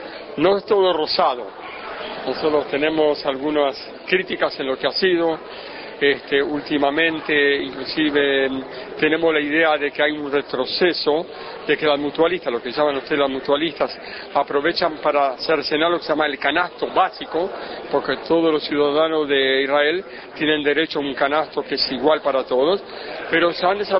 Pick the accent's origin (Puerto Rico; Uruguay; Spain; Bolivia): Uruguay; moved away; yo vine de Uruguay, yo me fui hace 35 años de Uruguay, así que soy uruguayo, yo conozco la realidad uruguaya.